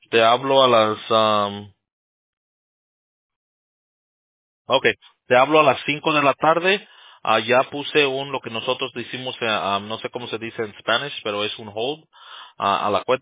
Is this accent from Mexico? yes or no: yes; Mexico; soy mexicano